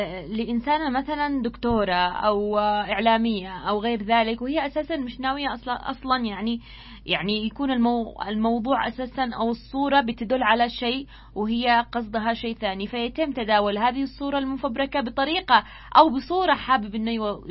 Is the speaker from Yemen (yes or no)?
yes; Yemen; عندنا في اليمن